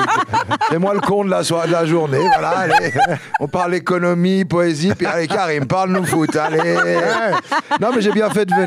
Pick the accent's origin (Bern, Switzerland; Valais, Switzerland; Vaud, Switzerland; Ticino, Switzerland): Vaud, Switzerland; Oui, alors, en tant que bon vaudois...